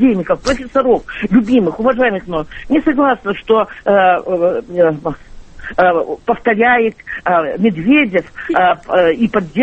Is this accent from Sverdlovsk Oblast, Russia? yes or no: no; Saint Petersburg, Russia; из Санкт-Петербурга.